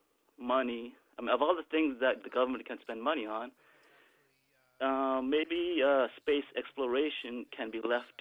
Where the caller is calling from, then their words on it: Medford, United States; I'm in Medford.